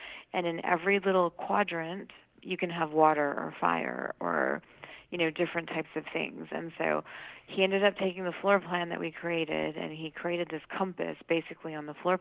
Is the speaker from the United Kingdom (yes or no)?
no; India; Which is, I'm Indian. Yeah, I'm Indian.